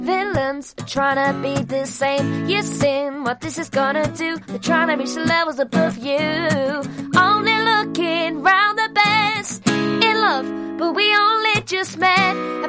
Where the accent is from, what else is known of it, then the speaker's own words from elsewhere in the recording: Birmingham, West Midlands, United Kingdom; I'm from Birmingham.